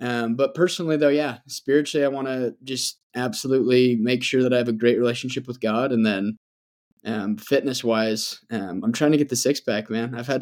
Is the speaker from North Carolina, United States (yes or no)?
no; Utah, United States; Yeah, so I grew up in Utah. I've lived in Utah my whole life.